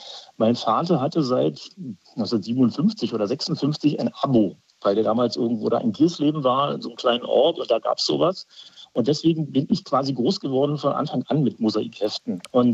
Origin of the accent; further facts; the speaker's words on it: Altlandsberg, Brandenburg, Germany; meine Eltern öfter umgezogen waren und ich dann sozusagen ab 1969 groß geworden bin in Alt-Landsberg. Das ist so ein Stückchen bei Berlin